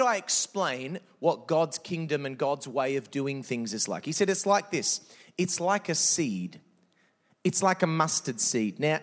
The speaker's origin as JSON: {"language": "English", "town": "Adelaide", "region": "South Australia", "country": "Australia", "said": "I'm from Adelaide. I'm married, got two beautiful children, Tyson 6, Taylor 4."}